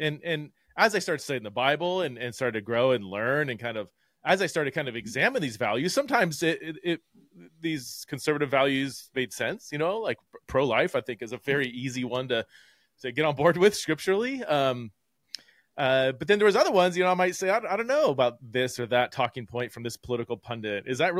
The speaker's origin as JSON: {"language": "English", "region": "California", "country": "United States", "moved": "yes", "lives_now": "Boise, United States", "said": "I'm in Boise, Idaho. I'm from California, but been here about 10 years."}